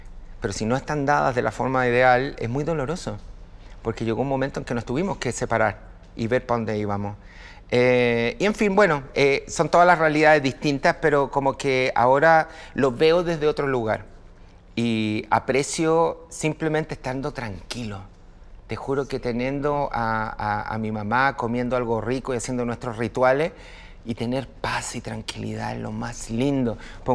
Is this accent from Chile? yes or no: yes; Chile; aquí somos todos chilenos